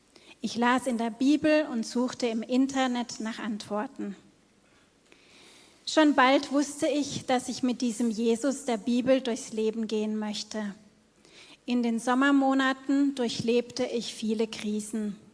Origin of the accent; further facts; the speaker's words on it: Sudan; now in Lörrach, Germany; ich bin im Sudan geboren und aufgewachsen. Im April diesen Jahres bin ich nach einer mehrmonatigen Flucht ohne meine Familie hier in Lörrach angekommen.